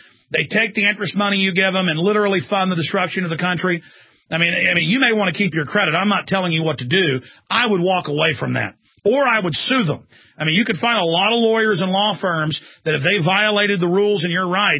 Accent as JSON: {"language": "English", "region": "Wales", "country": "United Kingdom", "said": "And it was the British, and of course, I'm Welsh, I'm not bashing English people"}